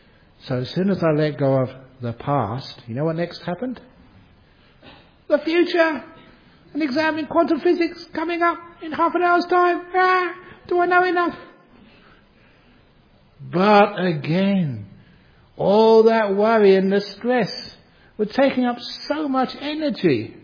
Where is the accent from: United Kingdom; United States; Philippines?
United Kingdom; born there; because I was born in England